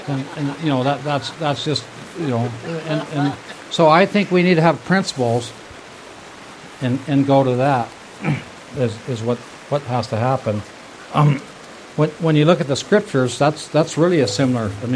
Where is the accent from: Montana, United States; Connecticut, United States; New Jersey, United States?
Montana, United States; Turner; I grew up in Turner, Montana, which had we had a Catholic and a Lutheran church there